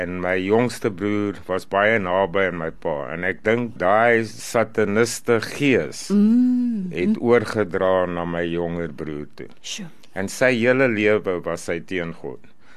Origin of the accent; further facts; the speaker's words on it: Pretoria, Gauteng, South Africa; Okay, ek is van Pretoria